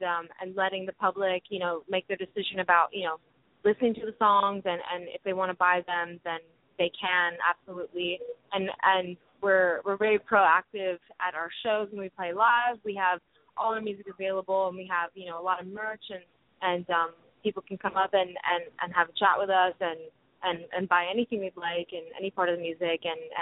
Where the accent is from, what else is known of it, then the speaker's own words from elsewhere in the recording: Istanbul, Turkey; I was born and I grew up in Turkey and in Istanbul because my dad's Turkish.